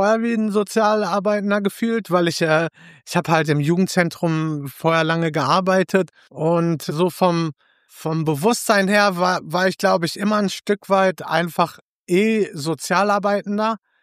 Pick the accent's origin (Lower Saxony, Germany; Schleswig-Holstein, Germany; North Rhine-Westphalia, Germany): North Rhine-Westphalia, Germany; Gelsenkirchen; Ich komme halt aus Gelsenkirchen